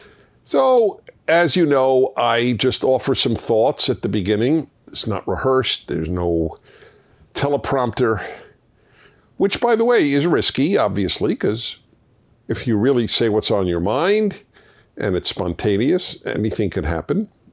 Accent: United States; I have no problem mentioning soccer, though I'm American, because a lot of you are watching around the world where soccer is the sport.

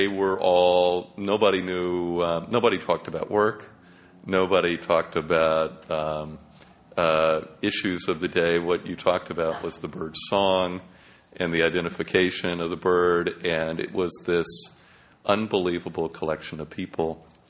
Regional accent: Atlanta, Georgia, United States; Yeah, I grew up in Atlanta, Georgia, in what has been set aside as a Civil War battlefield

